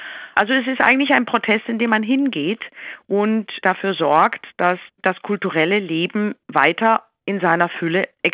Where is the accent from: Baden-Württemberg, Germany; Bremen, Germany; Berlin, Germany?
Baden-Württemberg, Germany; born there; Immerhin, ich bin im Schwarzwald geboren.